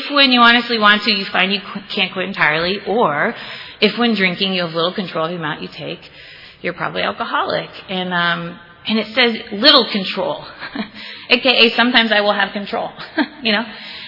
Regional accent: Canada; I am Canadian, actually

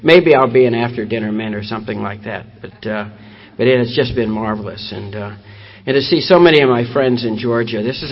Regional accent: Ireland; And I'm the eldest son, the second child in a family of 11 children. I'm Irish.

